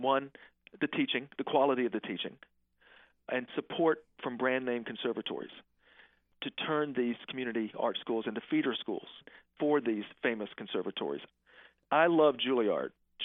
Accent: Macon, Georgia, United States; Well, I'm from Macon. There are great bones in Macon. There are beautiful, beautiful antebellum structures here.

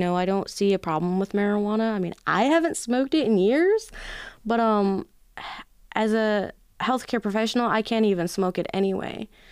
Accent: Illinois, United States; Like I said earlier, I'm from Illinois. You know, I grew up in the suburbs.

